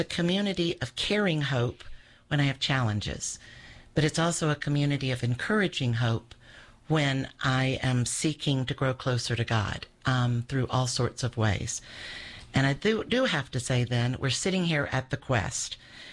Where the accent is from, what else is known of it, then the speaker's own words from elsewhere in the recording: Atlanta, Georgia, United States; I grew up in the Baptist church here in Atlanta